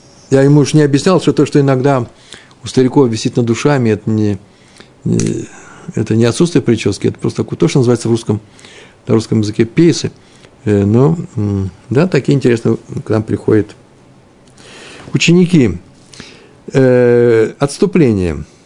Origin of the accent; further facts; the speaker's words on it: Jerusalem, Jerusalem District, Israel; это вообще-то мой родной город Иерусалим